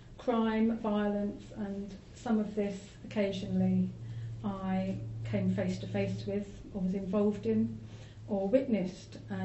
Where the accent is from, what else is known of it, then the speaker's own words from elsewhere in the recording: London, United Kingdom; moved away as an adult; now in Bristol, United Kingdom; about 12 years ago I moved from London to Bristol, and I'd always lived in the London area